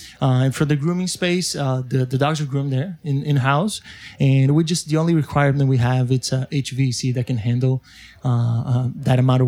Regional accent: Brazil; now in Miami, United States; I'm originally from Brazil, so I moved from Brazil.

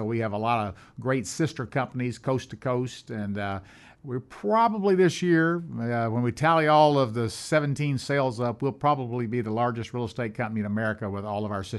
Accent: Tennessee, United States; I didn't track a lot of currency rates when I was growing up in Tennessee.

